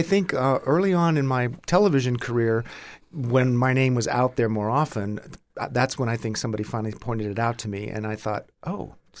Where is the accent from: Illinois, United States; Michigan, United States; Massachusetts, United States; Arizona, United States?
Arizona, United States; Ajo; born there; Well, I was born in Ajo, Arizona. That's spelled A-J-O.